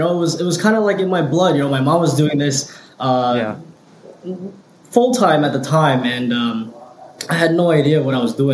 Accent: New York City, New York, United States; also born or lived in Minnesota; So my background, I'm from Minnesota. Super random, but grew up in New York City. Came here when I was like 7.

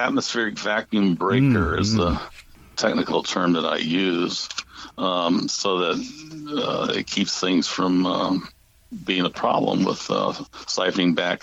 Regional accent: St. Louis, Missouri, United States; But I grew up in St. Louis, Missouri, and we got 2 to 4 to 6 week droughts.

